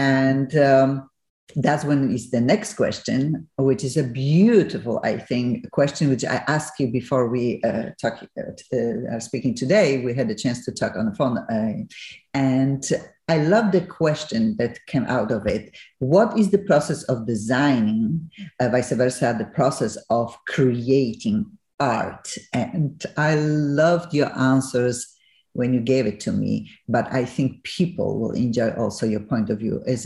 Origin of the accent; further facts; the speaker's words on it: Poland; moved away; I lived for almost 30 years in America, obviously. I am originally from Poland.